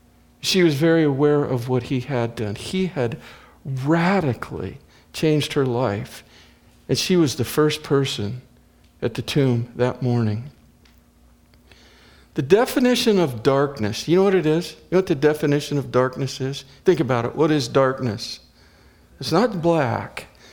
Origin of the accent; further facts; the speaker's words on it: Midwest, United States; I'm thankful that I was raised in the Midwest, aren't you? I'm thankful that I do not live on the coast right now.